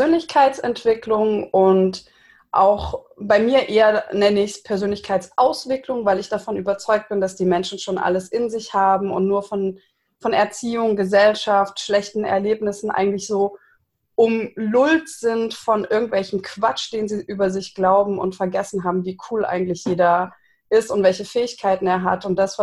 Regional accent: Konstanz, Baden-Württemberg, Germany; now in Heidelberg, Germany; Ich komme ursprünglich aus Konstanz am Bodensee, wohne jetzt schon länger in Heidelberg

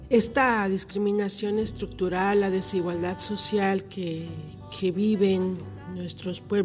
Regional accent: Mexico; porque también somos mexicanos, somos parte de... ¿no?

